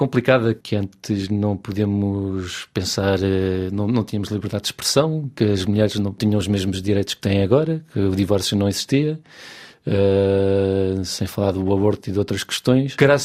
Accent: Lisbon, Portugal; Para mim, eu cresci em Lisboa e eu vi os murais todos

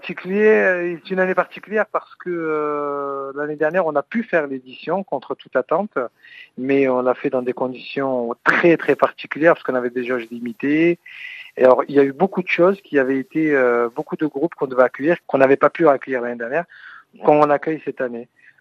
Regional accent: Montpellier, Occitanie, France; Moi, je suis issu de ce quartier de la Paillade.

